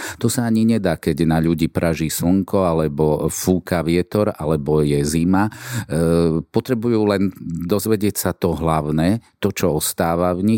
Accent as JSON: {"language": "Slovak", "town": "Košice", "region": "Košice Region", "country": "Slovakia", "tie": "born there", "said": "Tak ja som sa narodil v Košiciach."}